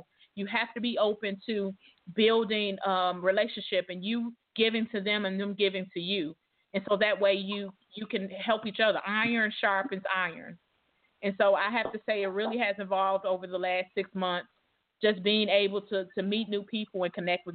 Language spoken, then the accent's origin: English; Chicago, Illinois, United States; I'm a girl from Roseland. I'm a girl from the south side of Chicago, Chicago Public School